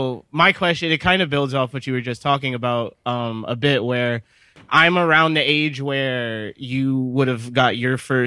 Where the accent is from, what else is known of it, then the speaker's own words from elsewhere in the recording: New York City, New York, United States; I'm from the Lower East Side.